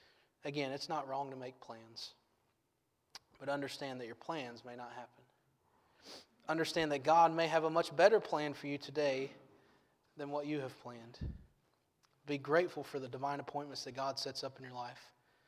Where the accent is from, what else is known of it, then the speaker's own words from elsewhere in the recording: Farmersville, Ohio, United States; Like I mentioned earlier, I grew up in Farmersville, Ohio.